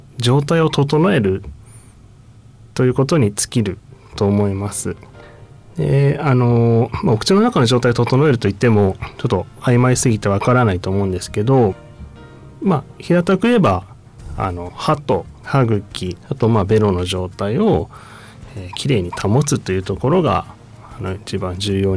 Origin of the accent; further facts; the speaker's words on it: Niigata, Japan; now in Sanjo, Japan; 地元は新潟市で、高校卒業までずっと新潟におりまして、三条は本当に昨年から開業と同時にお世話になっているという形です。